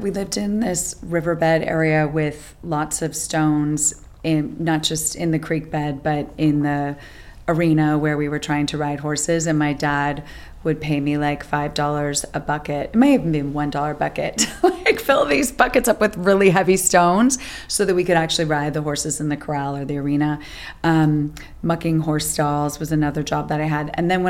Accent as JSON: {"language": "English", "town": "Marin", "region": "California", "country": "United States", "tie": "born or raised there", "said": "So growing up in Marin was pretty idyllic. You know, we had Phoenix Lake nearby and tons of hiking and nature"}